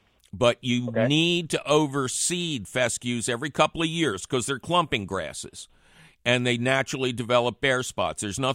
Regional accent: Philadelphia, Pennsylvania, United States; where I grew up in Bridge and Tarsdale in Philly, a little postage stamp lawn

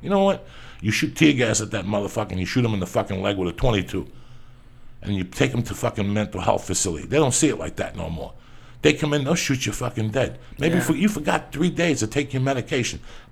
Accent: North Bergen, New Jersey, United States; I'm from North Bergen just like you.

